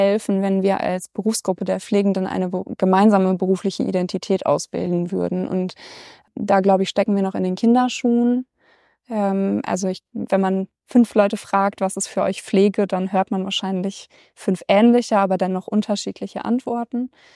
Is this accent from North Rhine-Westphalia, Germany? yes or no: yes; Warburg, North Rhine-Westphalia, Germany; Also ich komme noch aus NRW, aber eben schon auch eine ordentliche Fahrstrecke und bin aufgewachsen eigentlich richtig in Warburg an der hessischen Grenze und komme aus einer Pfarrfamilie. Also beide meine Elternteile sind Pfarrer.